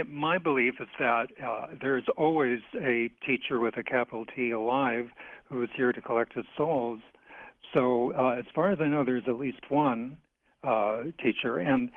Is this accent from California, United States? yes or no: yes; Marin, California, United States; I grew up in Marin where we had the Civic Center, which was designed by him. And as I mentioned, when I was, after we landed in California, after I turned 11